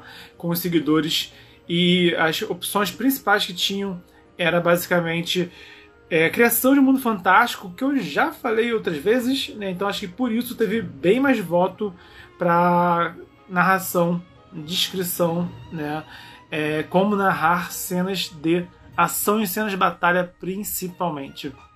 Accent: Rio de Janeiro, Brazil; Porque eu fui pensando, pô, eu sou do Rio de Janeiro, tá?

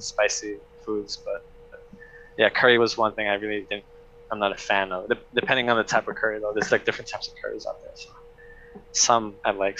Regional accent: New York City, New York, United States; I grew up in Brooklyn, around Shisha Bay. And it was a lot of Russian and Turkish restaurants.

